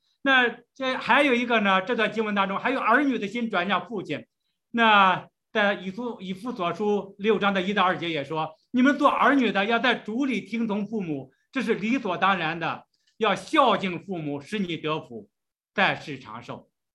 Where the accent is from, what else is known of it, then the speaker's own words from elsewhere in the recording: China; 特别是我们从大陆过来的姐妹